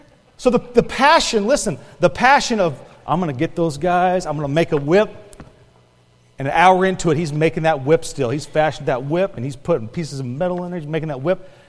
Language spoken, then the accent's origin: English; Kentucky, United States; I remember a church growing up in Kentucky, they always had a picture of Jesus.